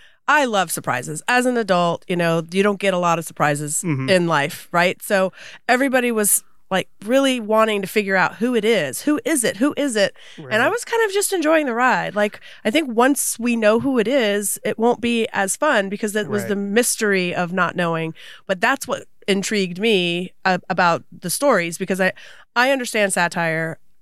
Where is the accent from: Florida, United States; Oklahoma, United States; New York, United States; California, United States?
Florida, United States; sometimes we talk down a little bit too much about, hey, I'm from Polk County.